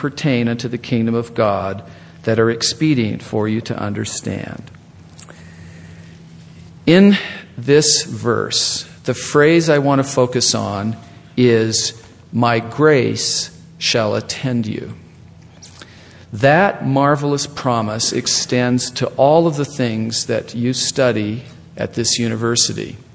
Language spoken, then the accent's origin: English; Salt Lake City, Utah, United States; From the time I was a little boy growing up in Salt Lake City to this very day, I have loved school.